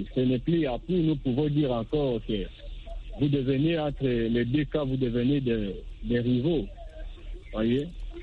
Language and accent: French; DR Congo; chez nous en RDC